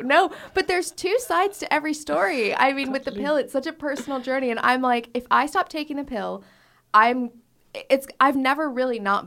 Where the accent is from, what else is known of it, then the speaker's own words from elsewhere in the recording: Canada; I know that I'm Canadian, obviously